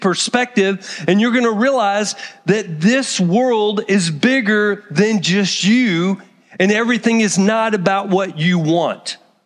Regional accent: Texas, United States; I was raised in Texas, so I have a tendency toward the individualism side

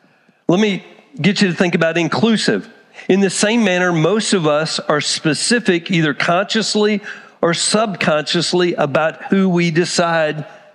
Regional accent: Texas, United States; especially because growing up in Texas, I can remember with the Hispanic population

